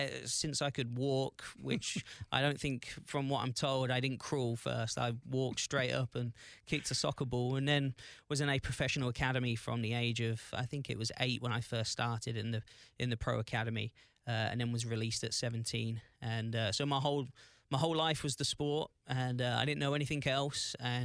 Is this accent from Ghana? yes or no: no; Wellingborough, East Midlands, United Kingdom; now in United States; So I'm from a place just outside of London, about an hour north of London, in Northamptonshire, which is the county, in a little town called Wellingborough.